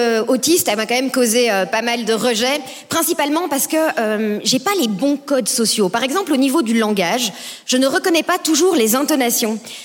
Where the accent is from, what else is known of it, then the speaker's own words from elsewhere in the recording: Belgium; C'est pas mon seul handicap puisque je suis belge.